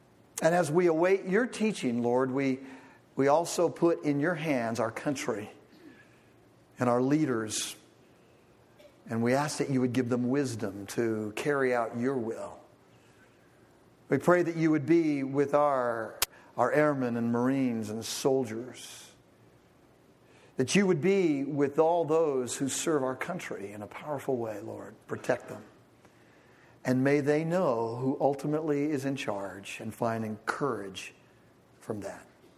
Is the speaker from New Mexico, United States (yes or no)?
no; California, United States; I was raised in Southern California, you know, where one day out of the year, the smog, it was almost clear on Christmas Day.